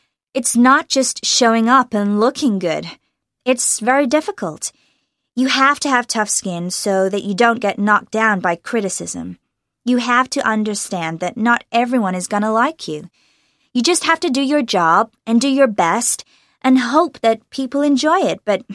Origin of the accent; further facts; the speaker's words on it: United States; That's what everyone says, that I really sound American.